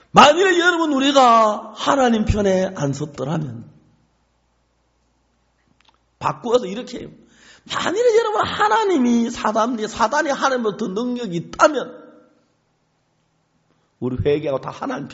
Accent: Seonsan, North Gyeongsang, South Korea; 선산 저희 고향 앞에 낙동강으로 연결이 돼요. 저는 감천강가에서 어릴 때 다 목욕하러 왔어요.

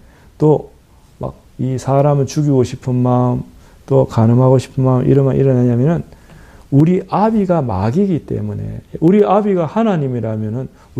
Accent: South Korea; 저도 한국 사람이고 제 아내도 한국 사람인데

